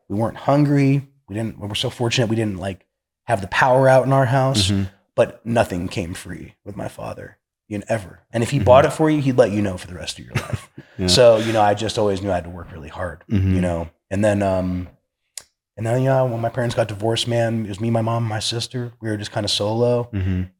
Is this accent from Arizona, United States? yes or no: yes; Arizona, United States; also born or lived in Texas; I was born in Texas, but I moved here when I was like 2 years old. Okay. So Arizona's kind of all I know.